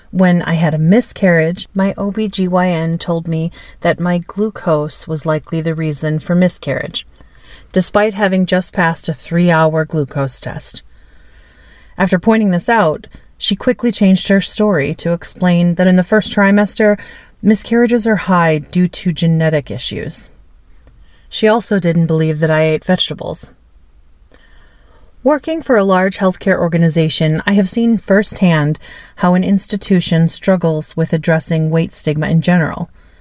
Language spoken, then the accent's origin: English; Wisconsin, United States; I grew up in Wisconsin, a place often satirized with farmlands and fat white farmers.